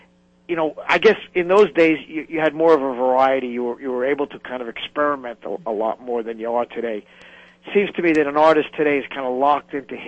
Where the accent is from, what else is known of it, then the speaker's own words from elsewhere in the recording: United States; I started off with the good fortune of growing up near New York City